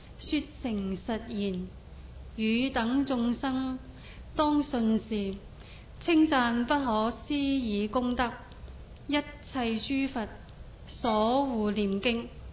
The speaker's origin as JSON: {"language": "Chinese", "country": "China", "said": "因为我们中国人喜欢简单，"}